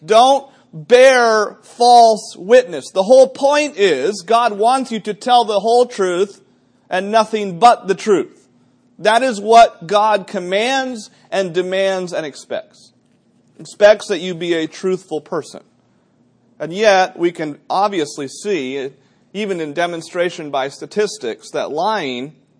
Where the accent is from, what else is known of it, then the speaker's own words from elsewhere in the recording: New Hampshire, United States; moved away; I grew up in New Hampshire. We got 120 inches of snow a winter.